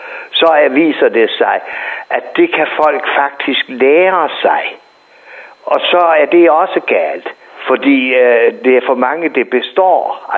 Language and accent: Danish; Region of Southern Denmark, Denmark; hvis man stillede samme krav til mennesker, hvor jeg kommer fra. Mine børn, de vil garantere, at de ikke kunne tale sammen med deres bedste forældre eller oldeforældre i Sønderjylland.